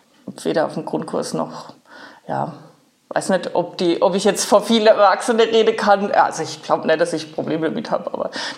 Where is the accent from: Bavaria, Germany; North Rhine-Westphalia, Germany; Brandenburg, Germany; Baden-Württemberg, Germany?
Baden-Württemberg, Germany; Rauenberg; accent: Kurpfälzisch; Ich komme direkt aus Rauenberg, das ist in der Nähe von Heidelberg. Ich sage immer kurpfälzischer Dialekt